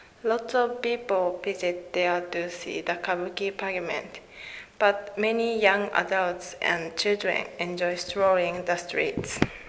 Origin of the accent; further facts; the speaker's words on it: Tochigi, Japan; I'm going to introduce summer festival of my hometown in Tochigi Prefecture